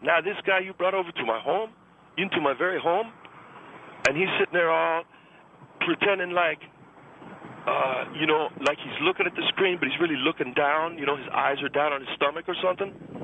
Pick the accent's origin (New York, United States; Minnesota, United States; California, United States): California, United States; Monterey Park; I'm 19 years old. I come from Monterey Park, California.